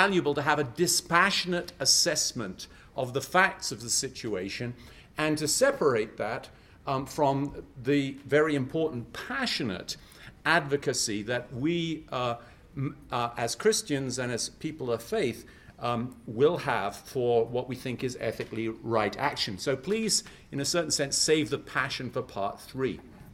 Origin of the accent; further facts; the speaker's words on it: Leeds, Yorkshire and the Humber, United Kingdom; born there; I was born in Leeds, that's in Yorkshire, and Yorkshiremen are known for being kind of down to brass tacks, as they say.